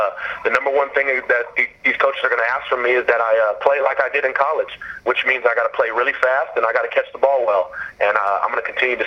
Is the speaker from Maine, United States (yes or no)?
no; California, United States; I know they have the best fans in the world because I'm from California.